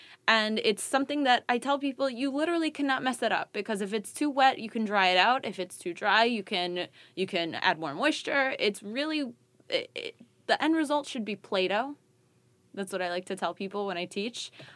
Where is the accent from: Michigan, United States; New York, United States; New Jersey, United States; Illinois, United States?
New York, United States; Brooklyn; I'm from Brooklyn, you from Philly, like, or near Philly and stuff.